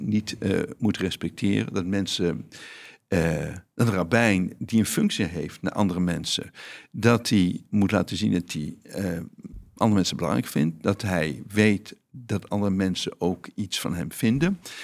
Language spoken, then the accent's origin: Dutch; Veenendaal, Utrecht, Netherlands; Ik ben namelijk opgegroeid in Veenendaal. En in Veenendaal was ik, toen ik op een lagere school zat, het enige Joodse jongetje in Veenendaal.